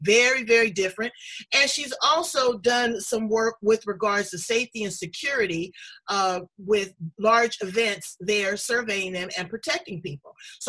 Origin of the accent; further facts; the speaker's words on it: Andalusia, Alabama, United States; I'm an Indian. Okay? A Creek Indian from Andalusia, Alabama.